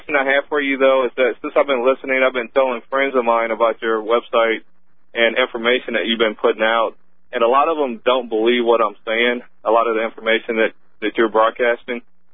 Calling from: Missouri, United States; From Missouri.

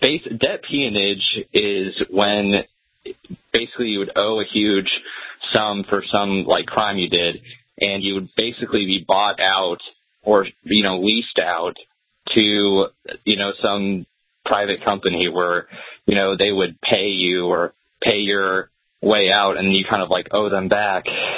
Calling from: Nebraska, United States; from Nebraska.

